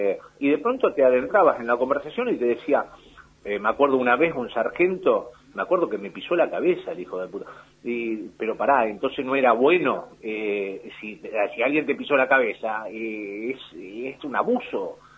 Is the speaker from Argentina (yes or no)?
yes; Buenos Aires, Argentina; yo soy nacido y criado en Capital Federal.